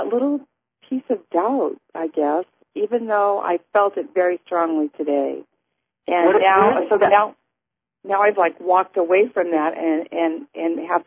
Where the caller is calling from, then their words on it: California, United States; I'm calling from Central California.